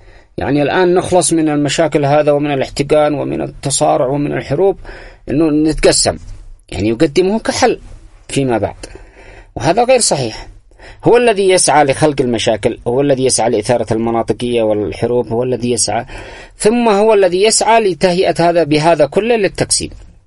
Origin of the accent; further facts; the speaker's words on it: Yemen; نحن كيمنيين